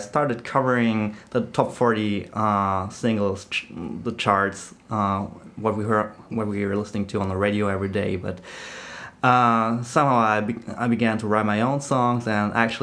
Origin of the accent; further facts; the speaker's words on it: Germany; I'm a country singer, first of all, and I grew up here in Germany, born and raised